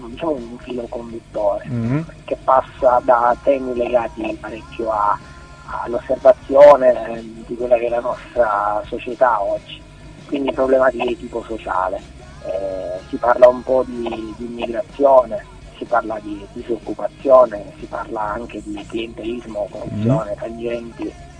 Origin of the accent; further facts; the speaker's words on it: Catania, Sicily, Italy; Sicuramente dall'accento si capisce che siamo siciliani, insomma, dall'accento si capisce che veniamo da Catania, il nostro accento non si può mascherare e nascondere in nessun modo.